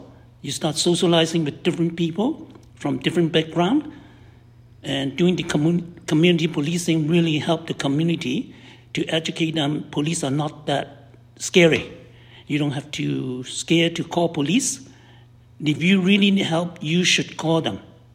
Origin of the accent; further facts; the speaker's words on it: Hong Kong; moved away as an adult; now in London, Canada; I came from Hong Kong in 1976. I started in Ontario, London, Ontario, and being a nurse from Hong Kong